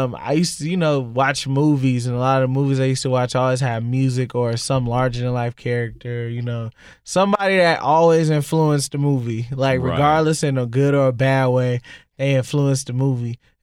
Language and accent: English; Pacoima, California, United States; Well, you know, I'm from the San Fernando Valley. I grew up on the East Valley, Pacoima area.